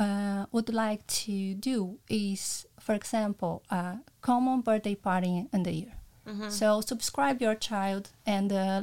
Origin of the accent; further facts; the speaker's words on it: Brazil; English is a second language; now in Luxembourg; I came from Brazil